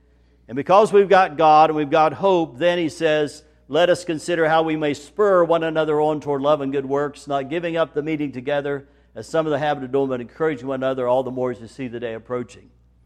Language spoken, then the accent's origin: English; West Virginia, United States; since I'm from West Virginia, there is no such thing as a G at the end of these participles, okay?